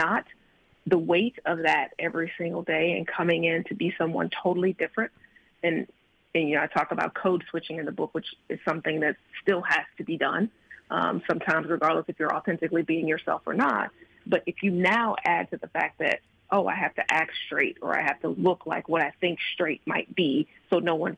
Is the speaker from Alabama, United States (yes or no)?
yes; Alabama, United States; growing up in Alabama, the Bible Belt, the daughter of a preacher, or the granddaughter of a preacher, the daughter of a women's minister